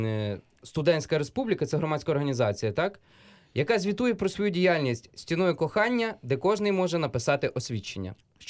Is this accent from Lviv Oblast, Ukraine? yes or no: yes; Lviv Oblast, Ukraine; я з Львівщини.